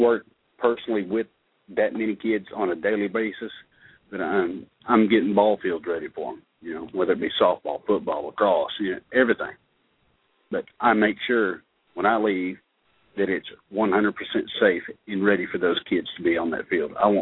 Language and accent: English; Canton, United States; And I grew up here in Canton. I've been here 40 years, you know, born and raised in this community.